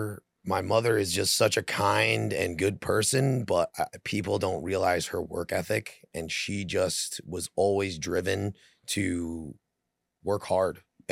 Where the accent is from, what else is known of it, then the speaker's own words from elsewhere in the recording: Thornwood, New York, United States; Well, I grew up in Westchester, right in Thornwood